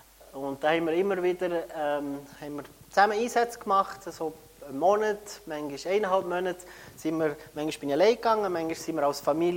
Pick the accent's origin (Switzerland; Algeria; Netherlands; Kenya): Switzerland; Heerbrugg, St. Gallen; moved away as an adult; now in Peru; ich bin dann in Herbruck aufgewachsen. Also auch im Rheintal aufgewachsen, treffe ich in Herbruck, in die Schule gegangen, habe meine Lehre gemacht und mit 21 bin ich nachher wieder zurück auf Peru